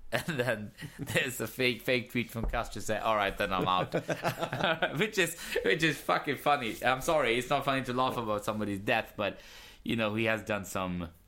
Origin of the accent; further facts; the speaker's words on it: Pakistan; It's like, no, I'm from Pakistan.